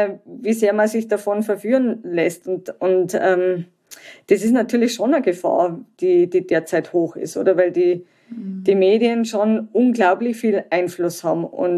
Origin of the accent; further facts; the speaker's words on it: Germany; Am Anfang habe ich geglaubt, ich komme aus Deutschland, ich muss perfekten Technologien mitbringen